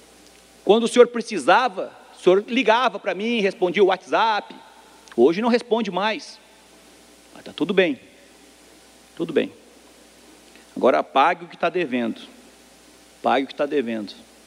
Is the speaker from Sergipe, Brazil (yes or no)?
no; Lages, Santa Catarina, Brazil; mas quando faz para o nosso povo, para a minha terra, aí complica, complica. Por exemplo, Lages, nós temos aqui parques infantis para as creches